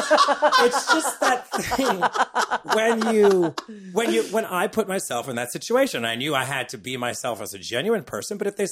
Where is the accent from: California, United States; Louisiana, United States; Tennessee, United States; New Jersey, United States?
Louisiana, United States; New Orleans; Girl, and I'm from New Orleans. I'm used to that heat